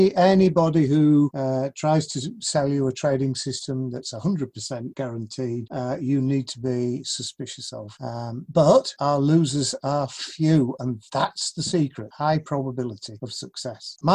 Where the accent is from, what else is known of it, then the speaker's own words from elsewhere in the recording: Leeds, Yorkshire and the Humber, United Kingdom; you probably recognize from my voice, I am from the UK. I'm from Leeds in Yorkshire. Wouldn't have it any other way. Probably the only accent of the day that's not American or Canadian